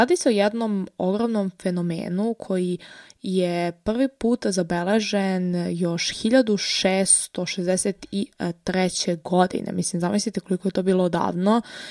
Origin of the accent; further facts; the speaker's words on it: Sokobanja, Zaječar District, Serbia; s obzirom da sam u Sokobanji, odakle sam ja inače.